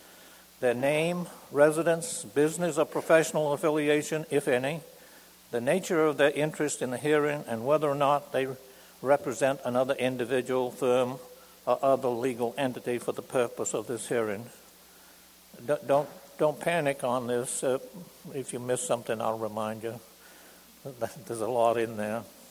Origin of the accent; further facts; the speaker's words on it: Maine, United States; And I'm from Piscataquis County.